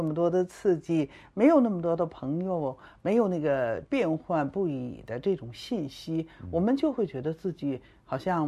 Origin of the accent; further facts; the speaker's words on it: Beijing, China; also born or lived in Ngari, Tibet; 因为我从小生活在北京啊，如果没有我去当兵被分配到西藏阿里的这个经验